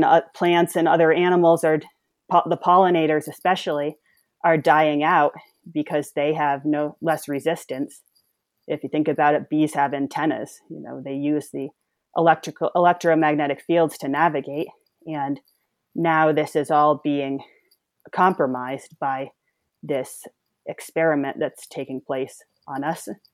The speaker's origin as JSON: {"language": "English", "region": "East Coast", "country": "United States", "said": "I'm from the East Coast next to New York City, where there's like a lot of cell towers went up in the 90s."}